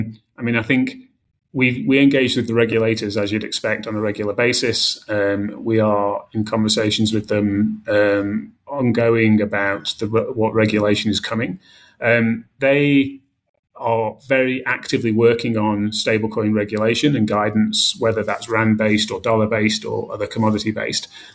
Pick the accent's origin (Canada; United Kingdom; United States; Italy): United Kingdom; moved away as an adult; now in South Africa; You can tell my accent. I'm British. Moved here 20 years ago